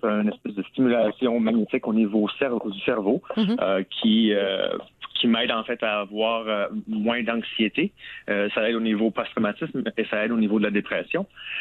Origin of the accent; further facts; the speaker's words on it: Trois-Rivières, Quebec, Canada; also born or lived in Ontario; Je viens de Trois-Rivières, donc mes portes, quand j'étais petit, n'ont jamais été barrées.